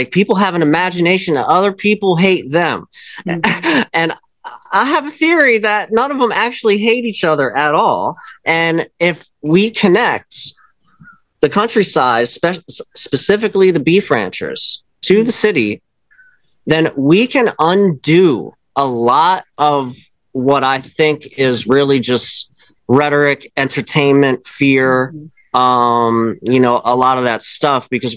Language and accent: English; New Jersey, United States; I grew up partly in New Jersey